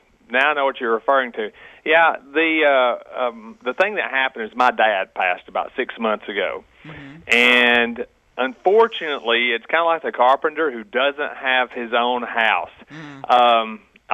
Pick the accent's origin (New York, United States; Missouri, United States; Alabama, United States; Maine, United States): Alabama, United States; I'm from Alabama. Yeah, unfortunately.